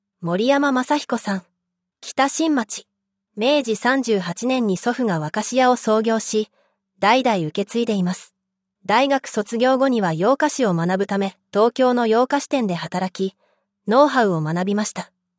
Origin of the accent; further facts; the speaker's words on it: Azerbaijan; Japanese is a second language; 35年前、ソビエト連邦軍が私の故郷アゼルバイジャンに侵攻しました。その夜は、行き交う戦車のエンジン音と銃声が家の前で鳴り続け、当時10歳だった私の頭にしばらく残って消えませんでした。